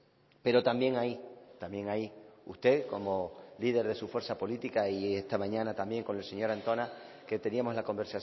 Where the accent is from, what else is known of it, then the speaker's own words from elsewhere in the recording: Canary Islands, Spain; manifestando el orgullo que al final uno siente como canario